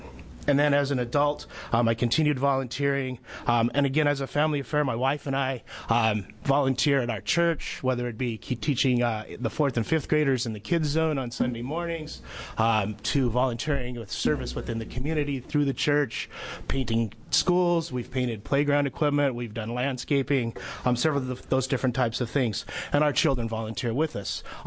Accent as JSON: {"language": "English", "town": "Albany", "region": "Oregon", "country": "United States", "said": "I am from Albany, Oregon."}